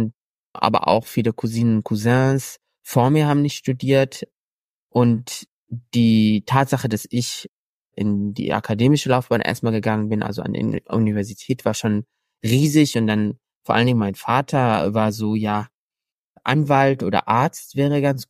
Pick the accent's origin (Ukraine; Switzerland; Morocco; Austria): Morocco; ich bin ja in Marokko zum größten Teil aufgewachsen